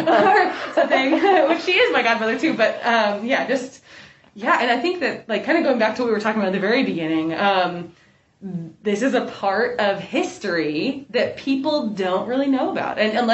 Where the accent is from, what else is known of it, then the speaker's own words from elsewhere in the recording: New York, United States; We're from New York State, but they had to go to Vermont to be able to get married because same-sex marriage wasn't legal yet in New York.